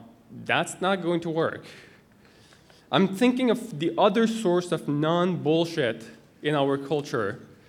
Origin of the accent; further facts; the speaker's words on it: Canada; All right, so I'm from Canada, so I know a little bit of things of how things are done in Canada.